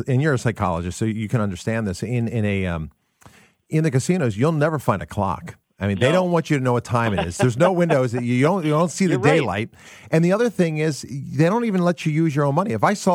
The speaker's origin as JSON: {"language": "English", "town": "Philadelphia", "region": "Pennsylvania", "country": "United States", "tie": "born or raised there", "said": "You know, I'm from Philadelphia initially. Grew up watching Pete Rose play for the Phillies"}